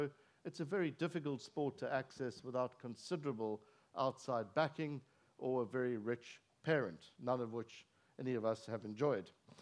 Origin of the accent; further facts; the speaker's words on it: South Africa; as you can hear, I'm a South African